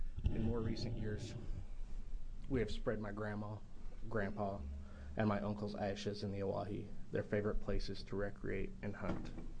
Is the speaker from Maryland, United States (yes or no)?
no; Adrian, Oregon, United States; I was one of the last few born in Nyssa, Oregon, when there was still a hospital there. I was raised in Adrian, Oregon